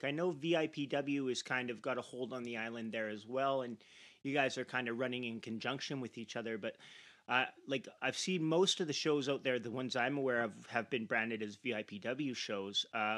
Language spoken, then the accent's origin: English; Campbell River, British Columbia, Canada; born there; I was born in Campbell River in 1984. Yes, I am that old.